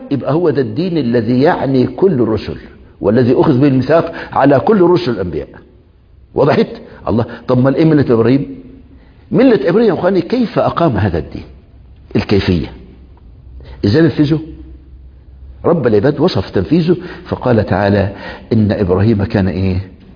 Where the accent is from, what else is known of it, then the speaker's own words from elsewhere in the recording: Egypt; من العقوبات المتبادلة عندنا في مصر